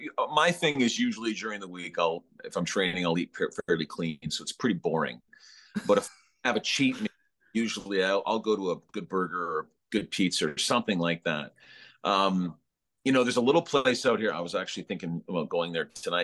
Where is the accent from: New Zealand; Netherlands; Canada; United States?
Canada; Calgary, Alberta; I'm originally from Calgary, Alberta. I'm Canadian, so I know cold